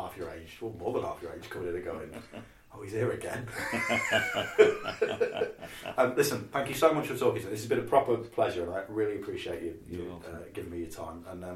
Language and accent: English; Leicester, East Midlands, United Kingdom; I'm from Leicester